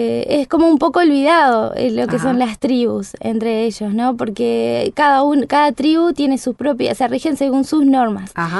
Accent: Tacuarembó, Uruguay; also born or lived in Rivera; nací en Tacuarembó, estuve hasta mis 10 años ahí. Después estuvimos en Rivera, también por unos cuantos años. Y estuvimos trabajando en pueblitos ahí en Minas de Corrales y Las Flores.

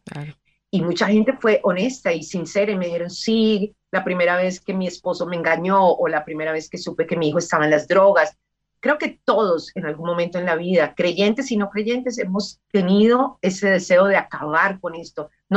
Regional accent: Colombia; Yo soy colombiana, pero yo como colombiana jamás probé la droga

